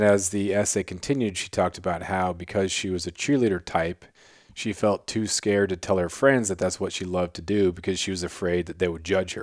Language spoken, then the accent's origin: English; Alaska, United States; I grew up on Prince of Wales Island and then went to college in Arizona. Then my first teaching job out of college was in California.